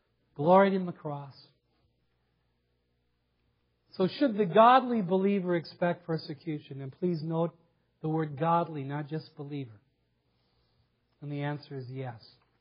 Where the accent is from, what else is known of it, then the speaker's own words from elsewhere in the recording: Aurora, Minnesota, United States; we grew up in the Aurora area, my wife in Palo.